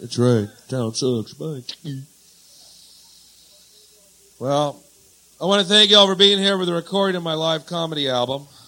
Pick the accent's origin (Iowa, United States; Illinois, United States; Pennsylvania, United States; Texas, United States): Texas, United States; So what about Texas? That's where I'm from, Texas. Now, I'm not really a Yank. I'm a Texan. That's a totally different thing.